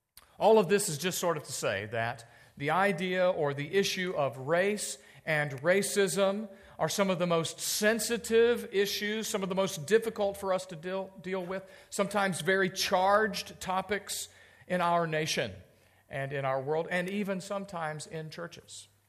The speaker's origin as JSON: {"language": "English", "region": "the South", "country": "United States", "tie": "born or raised there", "said": "I grew up in the South."}